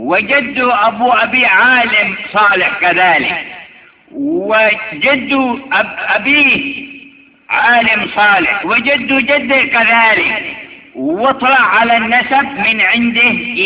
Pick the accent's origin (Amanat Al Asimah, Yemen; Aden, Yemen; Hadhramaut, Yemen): Hadhramaut, Yemen; Tarim; من بلدتي تريم، بلدة السلالة النبوية،